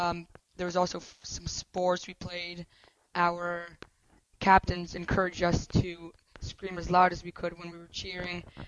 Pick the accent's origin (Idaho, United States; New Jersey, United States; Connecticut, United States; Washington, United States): Connecticut, United States; West Hartford; now in Newton, United States; I'm from West Hartford, Connecticut. I just moved to Newton, Massachusetts.